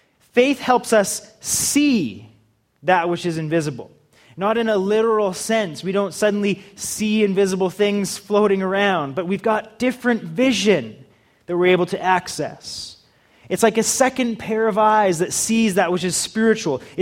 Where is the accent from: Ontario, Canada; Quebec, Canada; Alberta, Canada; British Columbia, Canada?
British Columbia, Canada; Victoria; I grew up on the West Coast, Victoria, BC.